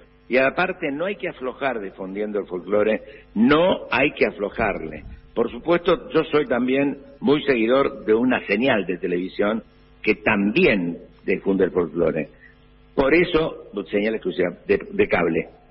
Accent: Villa María, Córdoba, Argentina; Yo que soy de Villa María, soy cordobés, me he criado escuchando nada más que folclore.

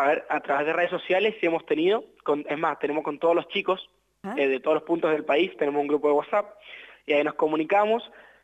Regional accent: Maipú, Mendoza, Argentina; Bueno, nosotros somos tres chicos de Maipú, que vamos a escuelas secundarias.

